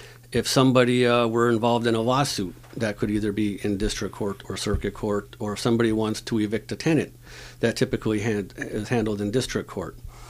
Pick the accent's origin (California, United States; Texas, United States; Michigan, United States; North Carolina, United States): Michigan, United States; Tri-Mountain; I was born and raised here in the Copper Country. I grew up in a little town called Tri-Mountain.